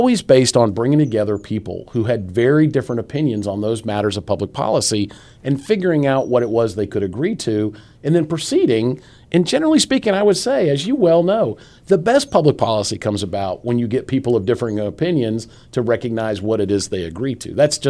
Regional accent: Raleigh, North Carolina, United States; also born or lived in Washington, D.C.; I grew up in Raleigh and went to live in Washington, D.C. after college and came back to the state in 1996

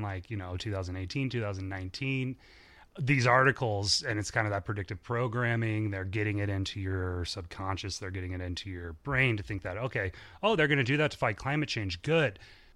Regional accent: Ireland; you're as white as an Irishman as me, you're gonna get burnt

